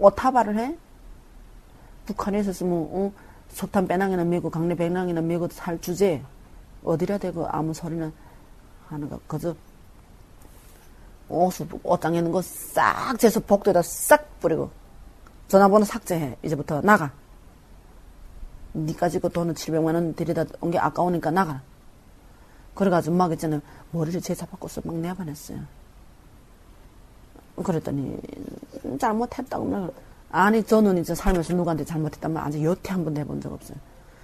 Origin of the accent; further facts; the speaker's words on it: North Korea; also born or lived in China; now in South Korea; 10년 했으니까 중국에서. 그다 우리는 북한 사람이길래